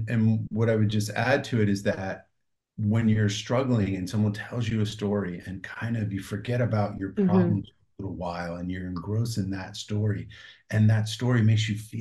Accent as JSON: {"language": "English", "region": "New Jersey", "country": "United States", "tie": "born or raised there", "first_language": "Greek", "second_language": "English", "said": "Now, listen, we grew up very poor from New Jersey. Our mother was born and raised in Greece. Our first language was not English, it was Greek."}